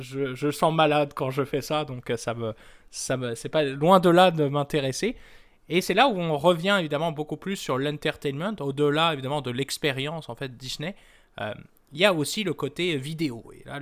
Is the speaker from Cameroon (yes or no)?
no; France; now in Canada; chez nous en France